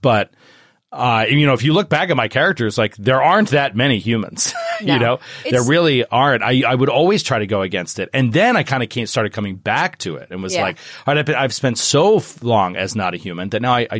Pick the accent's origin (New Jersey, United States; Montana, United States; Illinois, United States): New Jersey, United States; Cranford; Cranford.